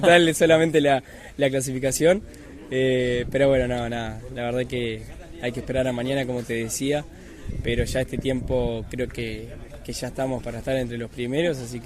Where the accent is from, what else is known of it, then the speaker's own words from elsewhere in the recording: Uruguay; siendo uruguayo es muy difícil estar acá y a veces se siente el apoyo que uno tenía en su propio país por razones lógicas.